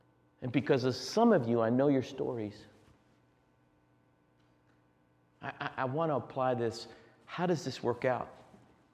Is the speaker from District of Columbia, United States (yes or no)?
yes; Washington, District of Columbia, United States; I was raised in Washington, D.C., went to the most exclusive prep school, St. Albans and Gonzaga.